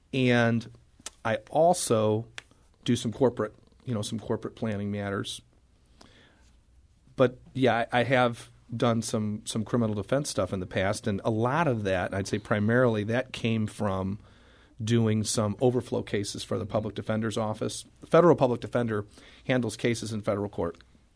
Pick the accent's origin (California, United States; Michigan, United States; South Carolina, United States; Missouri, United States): Missouri, United States; St. Louis; No, I was born in St. Louis. Lived in St. Louis my entire life.